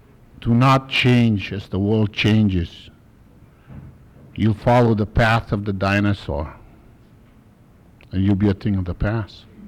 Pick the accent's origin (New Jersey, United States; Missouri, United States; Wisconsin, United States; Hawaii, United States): Hawaii, United States; Niihau; born there; I happen to be born on an island called Niihau, which is privately owned.